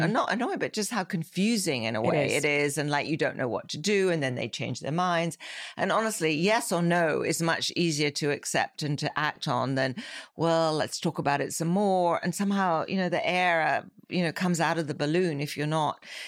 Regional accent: London, United Kingdom; it was an interesting time growing up in London in the 60s.

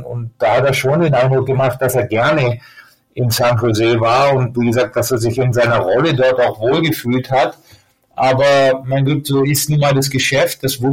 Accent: Germany; für uns als Deutsche freut es mich natürlich wahnsinnig für ihn

